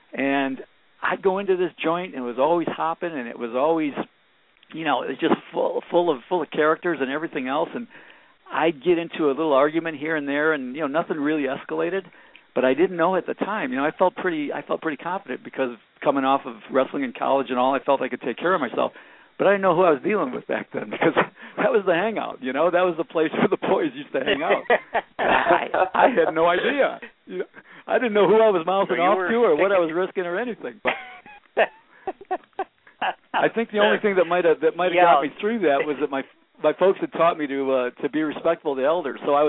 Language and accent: English; Dearborn, Michigan, United States; now in Las Vegas, United States; No, I'm actually from Detroit, and I grew up in Detroit in one of the suburbs called Dearborn.